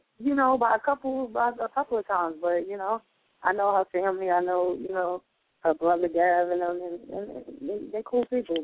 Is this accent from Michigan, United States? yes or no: no; New York City, New York, United States; Being that she's from Brooklyn and I'm from Harlem, like, at the end of the day, it's that I hang in Brooklyn